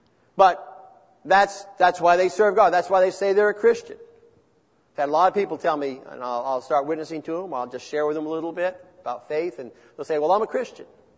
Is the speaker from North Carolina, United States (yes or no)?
no; Newark, New Jersey, United States; I grew up in the city. I grew up in Newark, New Jersey.